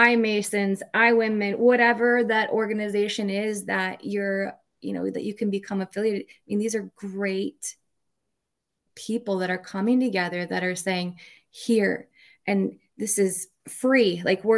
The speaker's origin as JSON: {"language": "English", "region": "Minnesota", "country": "United States", "said": "So I am a mom from Minnesota. That's my identity, and I'm passionate about families"}